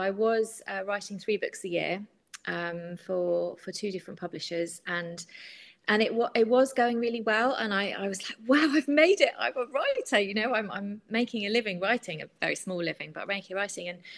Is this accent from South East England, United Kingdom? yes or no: yes; Brighton, South East England, United Kingdom; born there; I was born in Brighton